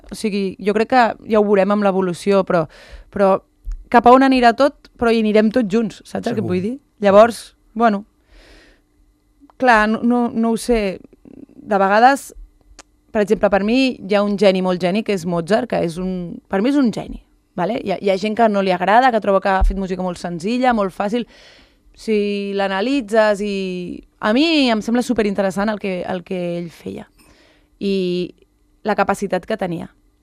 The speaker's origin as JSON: {"language": "Catalan", "town": "Barcelona", "region": "Catalonia", "country": "Spain", "said": "jo soc de Barcelona"}